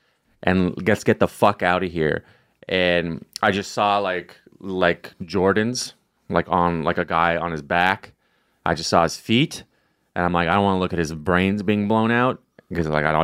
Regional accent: Canada; now in United States; I'm from Canada, and my mom is like always like texting me like, America's a crazy place.

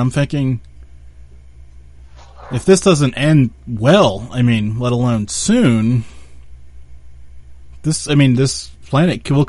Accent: United States; I mean, I'm from the United States. Everything seems really stable here, obviously.

